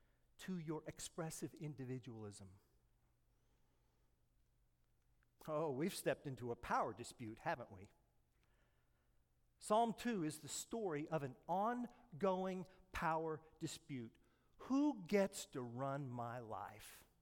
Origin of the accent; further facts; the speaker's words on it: Oklahoma, United States; I'm American, and no, I'm Midwestern, and I'm from Oklahoma, and I went to Holland Hall in Oklahoma.